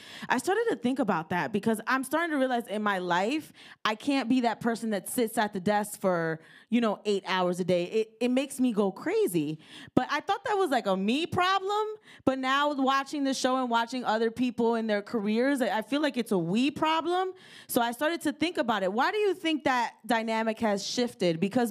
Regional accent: New Jersey, United States; I said I'm from Jersey

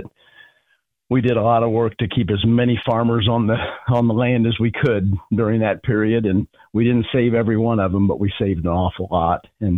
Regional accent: Indiana, United States; now in Virginia, United States; I'm from Benton County, and we will be back and forth a lot. Obviously, have a lot of family. She is from Indiana as well

